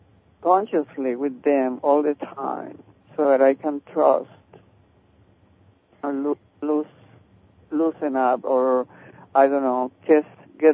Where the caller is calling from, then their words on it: Falls Church, Virginia, United States; I'm calling from Falls Church, Virginia.